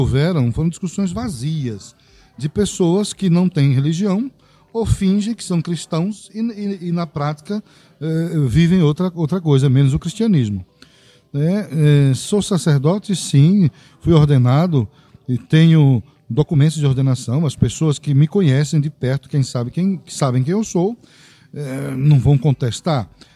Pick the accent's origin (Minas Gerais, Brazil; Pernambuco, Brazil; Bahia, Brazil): Bahia, Brazil; moved away as an adult; also born or lived in São Paulo; Sou de Salvador. Nasci no dia 21 de outubro de 1976. Um homem já de quase 50 anos. Me criei no interior, depois voltei para a capital. Depois fui para São Paulo aos 22 anos e lá permaneci até os 42 anos